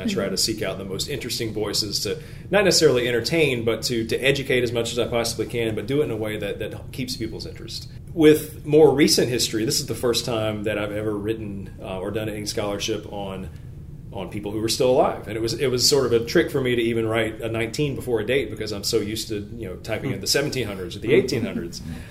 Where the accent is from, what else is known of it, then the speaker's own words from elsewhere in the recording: South Carolina, United States; Personally, you know, I grew up in South Carolina. I was part of the history growing up